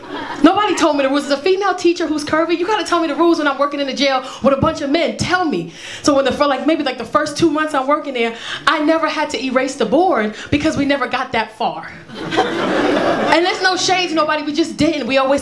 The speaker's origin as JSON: {"language": "English", "region": "New York", "country": "United States", "said": "Like, I never, because I'm from New York, When you're from New York, everybody in New York."}